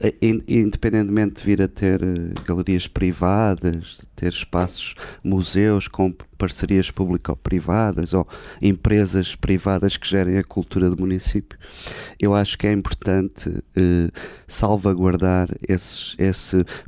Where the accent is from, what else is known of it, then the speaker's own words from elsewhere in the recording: Braga, Portugal; como bracarense que me sinto, acho que Braga faz falta ter uma galeria municipal